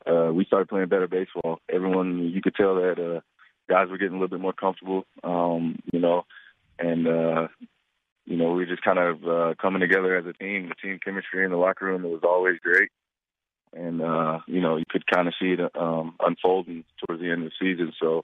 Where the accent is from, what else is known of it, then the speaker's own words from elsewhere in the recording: Tennessee, United States; I love Nashville. You know, my hometown's only an hour south of there. So, you know, I spent a lot of time in Nashville.